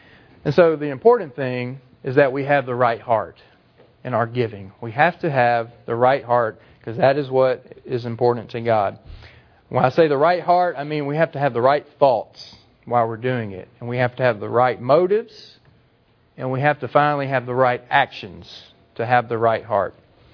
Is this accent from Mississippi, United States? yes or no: yes; Mississippi, United States; I'm from Mississippi. I pronounce the H sometimes.